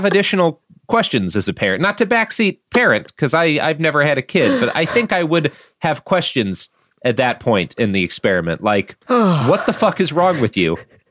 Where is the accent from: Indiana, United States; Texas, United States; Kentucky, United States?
Texas, United States; I grew up in Texas.